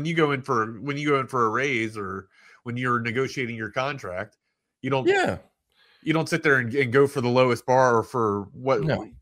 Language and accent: English; Baltimore, Maryland, United States; but in maybe it's just because I'm from Baltimore, but The Wire, just for me, that's number one.